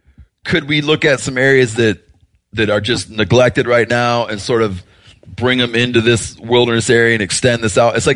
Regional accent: East, United States; And I feel like in areas where I grew up around the East, it was like that awareness wasn't there yet.

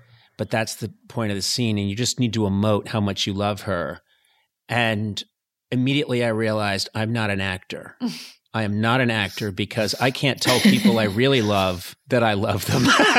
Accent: Ireland; Nope, I'm Irish, and that's not going to happen.

